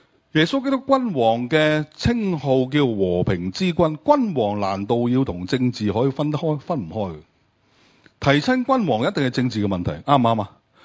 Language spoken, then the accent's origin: Cantonese; Hong Kong